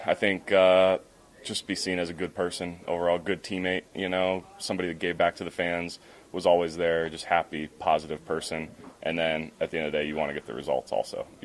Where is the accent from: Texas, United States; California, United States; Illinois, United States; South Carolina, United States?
California, United States; I grew up in Southern California.